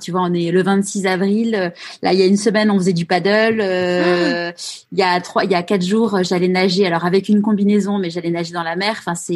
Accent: Paris, Île-de-France, France; also born or lived in Marseille; moi, de toute façon, je ne vis plus à Paris. Je suis une vraie Parisienne comme toi, mais je me suis expatriée à Marseille.

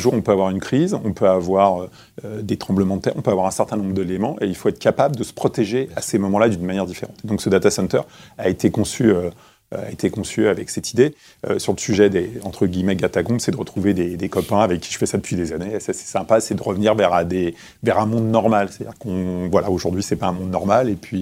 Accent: Créteil, Île-de-France, France; Je suis né à Créteil et j'ai grandi à Créteil.

